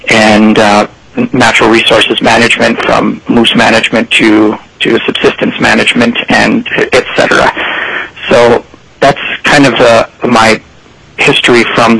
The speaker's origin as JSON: {"language": "English", "town": "Fort Yukon", "region": "Alaska", "country": "United States", "tie": "born or raised there", "also_born_or_lived": "Anchorage", "said": "So I'm born and raised in Alaska, originally from Fort Yukon, and would have been born in Fort Yukon had it not been for the flood."}